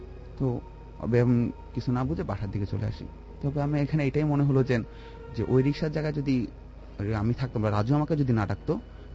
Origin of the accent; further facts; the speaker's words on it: Dhaka, Dhaka Division, Bangladesh; আমি বসুন্ধরা আবাসিক এলাকা থেকে এসেছি, আমি নর্থ সাউথ ইউনিভার্সিটিতে বিবিএ পড়ছি।